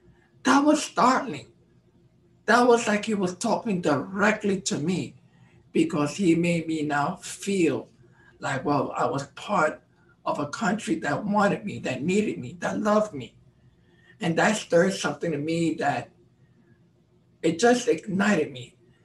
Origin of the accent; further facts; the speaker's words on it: New York, United States; It was a really fun time growing up in East Harlem. Then we moved to the Bronx, which was in the latter part of 55, early part of 56. And we were the first Hispanic family in an all-white neighborhood.